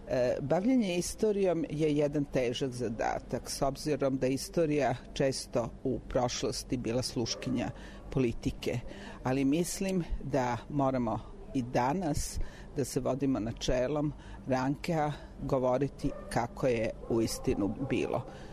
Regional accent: Sarajevo, Federation of Bosnia and Herzegovina, Bosnia & Herzegovina; born there; da sam rođena u Sarajevu, da sam živela u zgradi odmah pored Muzeja Mlade Bosne, odnosno pored mesta gde je Gavrilo Princip pucao na Franca Ferdinanda.

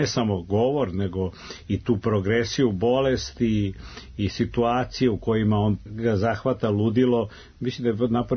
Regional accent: Belgrade, Serbia; born there; ja sam rođen u Beogradu, moji su da. Svi preci iz Beograda

